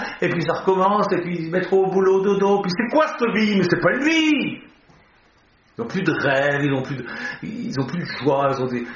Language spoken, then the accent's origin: French; Switzerland; Chez nous en Suisse, on dit